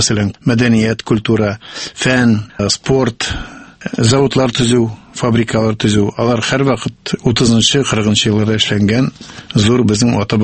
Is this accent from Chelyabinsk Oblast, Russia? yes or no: yes; Chelyabinsk Oblast, Russia; мен үземнең беренчедән үземдә авылда туып үскән җигитләрнең берсе дип әйтәм. Түбән авыл Үзбәгәрәк Чиләб өлкәсендә, Кыншак районы Чиләб өлкәсе. Монысы бер, икенчедән әйтергә кирәк, үземне мин татар кешесе дип таныйм кичкенәдән бирле